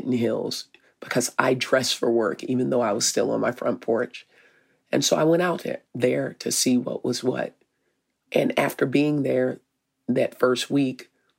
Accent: Arkansas, United States; Now I'm from Arkansas. I didn't know what sketchy meant.

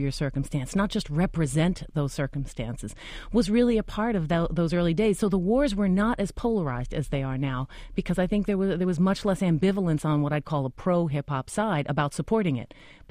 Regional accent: New York City, New York, United States; I grew up in Harlem and the Bronx, mostly before hip-hop, which is, you know, an increasingly obvious matter in terms of age.

